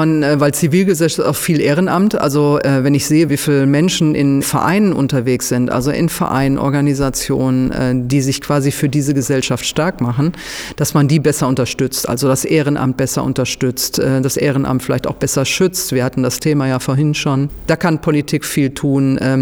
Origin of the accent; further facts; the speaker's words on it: Duisburg, North Rhine-Westphalia, Germany; also ich komme aus Duisburg